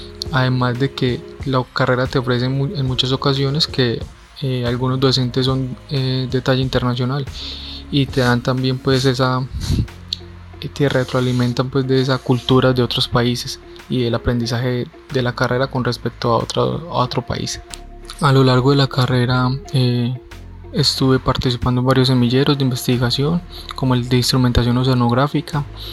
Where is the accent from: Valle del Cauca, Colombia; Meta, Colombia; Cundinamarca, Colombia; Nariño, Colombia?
Valle del Cauca, Colombia; Buenaventura; born there; also born or lived in Yopal; Nací en Buenaventura Valle, pero me crié en muchos lugares de Colombia. Mi bachillerato lo terminé en Yopal Casanare. Cuando lo terminé, mi familia viajó a la región de Urabá